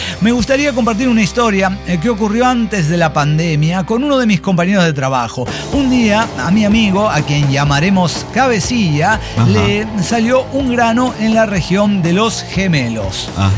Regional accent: Guanajuato, Mexico; A mí me vale verga, soy de Guanajuato.

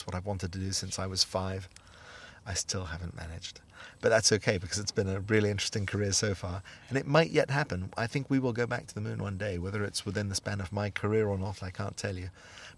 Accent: United Kingdom; born there; They awarded me a pin for being a British-born astronaut.

